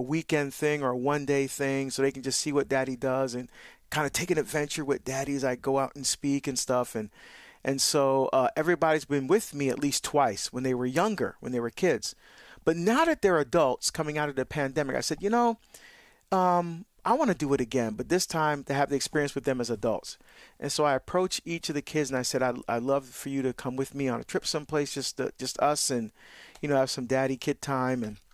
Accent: Barbados; We're going to Barbados this weekend, which is my home country.

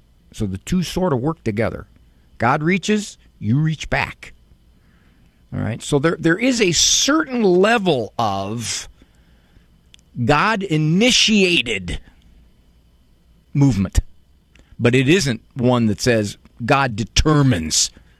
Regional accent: Canton, Ohio, United States; born there; I didn't choose that I was born in Canton, Ohio, to a couple of Italian parents who were Catholic.

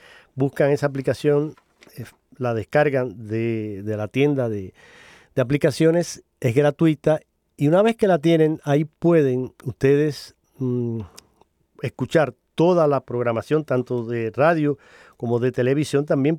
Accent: Cuba; mi tierra natal, mi querida isla de Cuba

